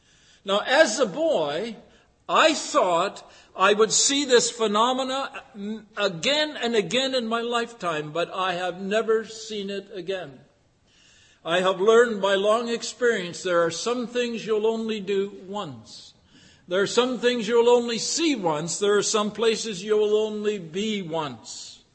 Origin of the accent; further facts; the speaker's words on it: Dryden, Ontario, Canada; For your information, I was born and raised in Dryden, Ontario.